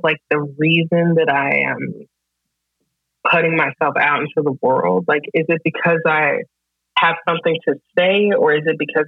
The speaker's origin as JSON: {"language": "English", "town": "Greensboro", "region": "North Carolina", "country": "United States", "said": "it's like these people don't know that I'm from Greensboro."}